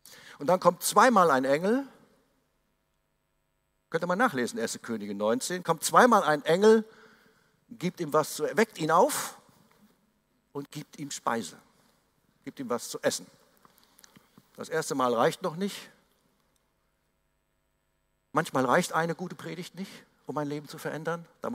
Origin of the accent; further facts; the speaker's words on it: North Rhine-Westphalia, Germany; born there; einmal rund ums Siegerland, wo ich geboren bin, an einem Tag.